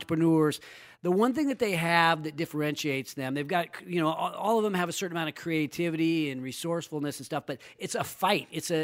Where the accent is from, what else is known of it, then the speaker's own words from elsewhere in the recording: Roseville, United States; This school is actually in my hometown, Roseville. Mm-hmm. I grew up on Vernon Street.